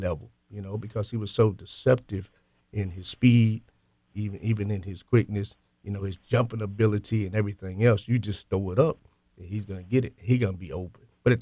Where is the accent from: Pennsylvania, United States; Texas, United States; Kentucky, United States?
Kentucky, United States; Louisville; when we grew up in Louisville, brothers, we know it was basketball.